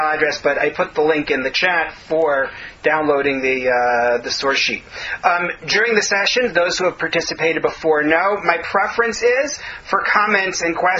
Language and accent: English; Oceanside, New York, United States; I definitely remember in growing up in Oceanside, Long Island, in New York